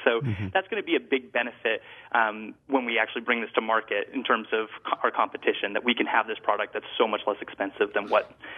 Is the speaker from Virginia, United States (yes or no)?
no; South Burlington, Vermont, United States; I grew up in South Burlington and went to school out of state. And when I came back to Vermont